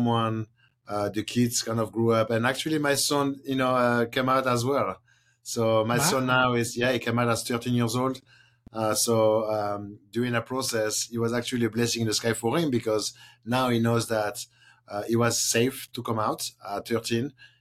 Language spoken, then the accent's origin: English; France; English is a second language; So I grew up in France, and France has, you know, obviously a reputation about food and beverage.